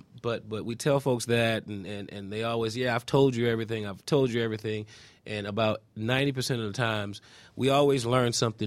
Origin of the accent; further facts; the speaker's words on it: Miami, Florida, United States; moved away as an adult; also born or lived in Washington, D.C.; now in Atlanta, United States; I'm originally from Miami, Florida. I went to undergrad at Florida A&M University in Tallahassee